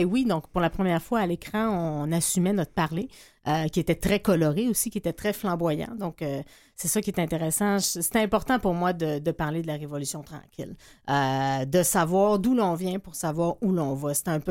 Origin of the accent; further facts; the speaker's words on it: Montreal, Quebec, Canada; C'est le Montréal où ma grand-mère a grandi, où ma mère a grandi. Donc, je suis montréalaise d'origine aussi.